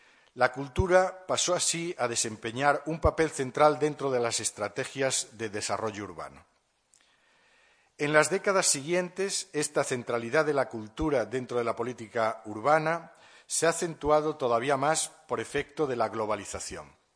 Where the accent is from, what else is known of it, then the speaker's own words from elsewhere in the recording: Barcelona, Catalonia, Spain; yo vengo de Barcelona, pues es un caso ejemplar